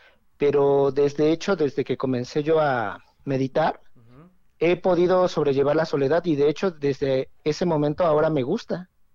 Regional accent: Puebla, Mexico; De Puebla. Disculpen.

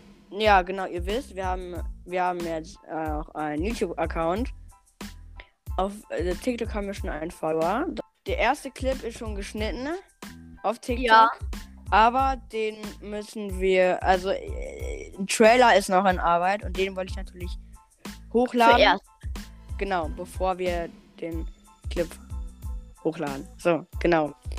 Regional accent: Frankfurt, Hesse, Germany; born there; Du meinst, weil ich aus Frankfurt komme, ich wurde in Frankfurt geboren.

